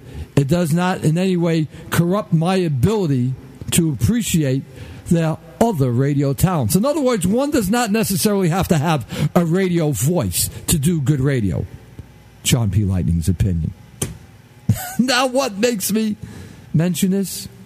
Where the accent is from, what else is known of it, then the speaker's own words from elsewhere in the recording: New York, United States; accent: New York; those aspects of my speech that make it obvious that I am a New Yorker, that doesn't mind sounding like a New Yorker.